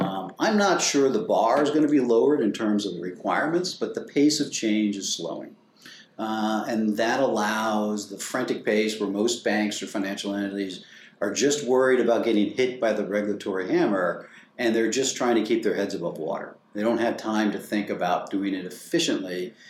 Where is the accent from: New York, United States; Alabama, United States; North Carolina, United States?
Alabama, United States; Bayou La Batre; I grew up in Bayou LaBattery, Alabama, so the deep, deep south.